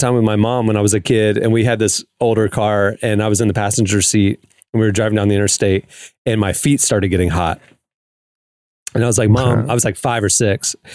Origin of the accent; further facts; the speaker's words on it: the South, United States; Because I'm from the South. We had some weird names.